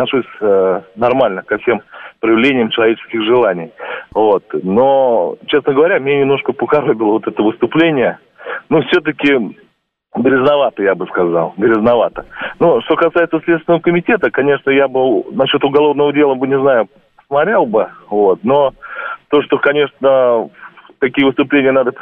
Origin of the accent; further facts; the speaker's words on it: Moscow, Russia; я из Москвы.